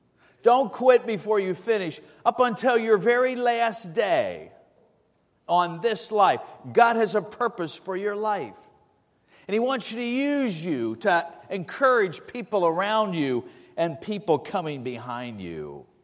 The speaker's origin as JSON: {"language": "English", "town": "Hershey", "region": "Pennsylvania", "country": "United States", "tie": "born or raised there", "said": "I was born in Hershey, Pennsylvania, grew up in a dairy farm as a kid, trusted Christ as a six-year-old kid."}